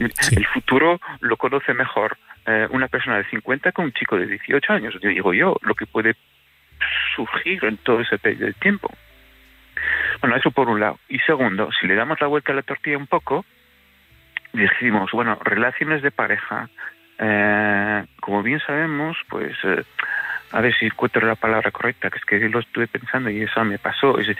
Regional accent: Gijón, Asturias, Spain; si quieres saber un poco más de dónde soy de Gijón.

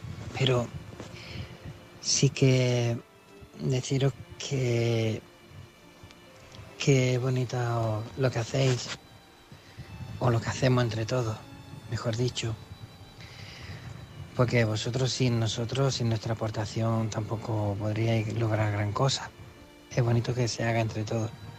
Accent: Málaga, Andalusia, Spain; de Málaga.

